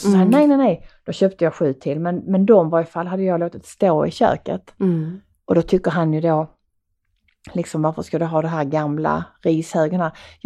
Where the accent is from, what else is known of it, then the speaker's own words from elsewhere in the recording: Skåne, Sweden; accent: Scanian; därför att min skånska